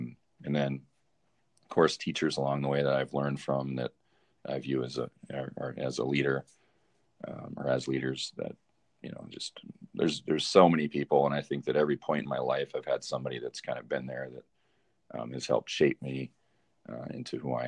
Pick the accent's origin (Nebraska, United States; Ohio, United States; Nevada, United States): Nevada, United States; I'm not from this area in the country. I'm originally from Nevada. Had some teachers that pushed me to leave that state and come up to North Dakota, and really never looked back.